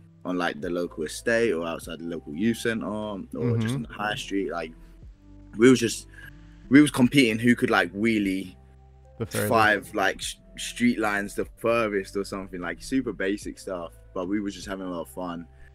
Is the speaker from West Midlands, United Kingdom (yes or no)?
no; London, United Kingdom; I was born and raised in East London